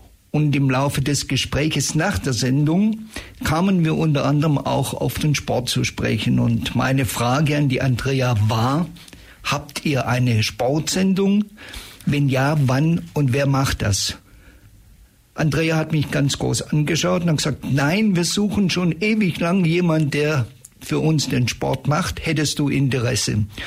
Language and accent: German; Stuttgart, Baden-Württemberg, Germany; now in Ulm, Germany; Ich komme eigentlich aus Stuttgart, bin 1989 beruflich nach Ulm gekommen, war vorher, wie gesagt, in Stuttgart